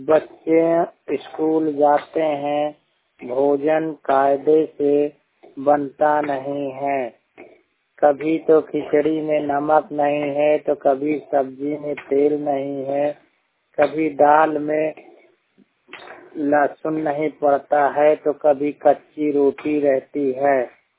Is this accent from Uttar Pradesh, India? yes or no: yes; Pahadpur, Uttar Pradesh, India; पहाड़पुर सुधवर चायल कौशाम्बी उत्तर प्रदेश के निवासी हूँ।